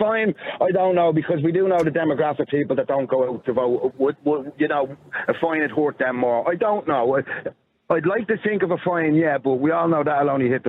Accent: Dublin, Leinster, Ireland; Because I was from Dublin, but I was outside of Dublin. I was in a different county council.

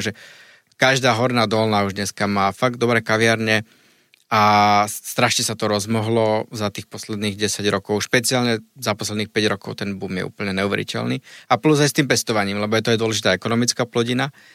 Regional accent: Trnava Region, Slovakia; accent: Trnava; mám také nejaké slabiky, ktoré proste už som zlenivel, takže ich vyslovujem tak trnavsky, ale v čínštine, dajme tomu.

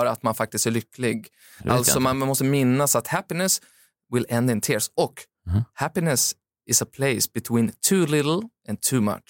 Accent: Timrå, Västernorrland County, Sweden; som i lägenheter som såg ut som där jag kommer från, Timrå, där hade de en bastu.

